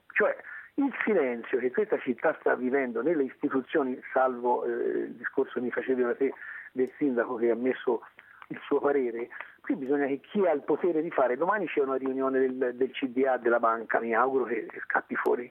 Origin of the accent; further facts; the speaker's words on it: Siena, Tuscany, Italy; quello che mi preoccupa da senese